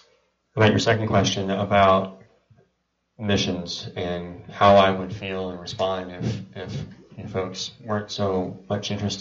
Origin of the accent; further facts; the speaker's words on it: Dallas, Texas, United States; It's just, we come from Dallas, where there are huge populations of immigrants, refugees, from closed countries